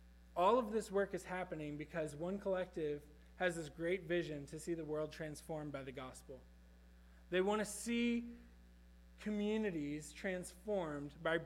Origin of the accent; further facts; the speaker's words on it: the South, United States; because I say that because I'm from the South.